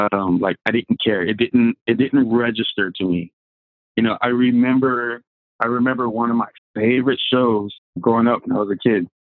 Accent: Jackson, Mississippi, United States; I didn't know why at the time, growing up in Jackson, Mississippi.

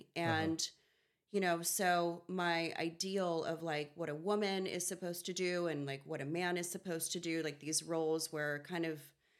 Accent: San Diego, California, United States; So I am born and raised in San Diego, full-blooded Portuguese.

